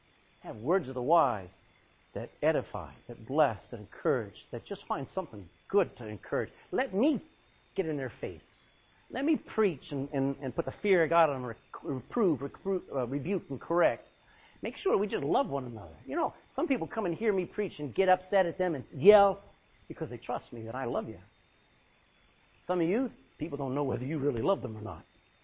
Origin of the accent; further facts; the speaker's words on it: United States; I mean, I come from America.